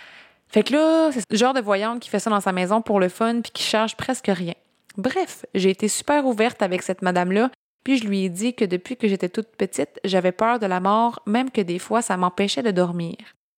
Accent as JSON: {"language": "French", "region": "Quebec", "country": "Canada", "said": "Puis je viens de la Gaspésie."}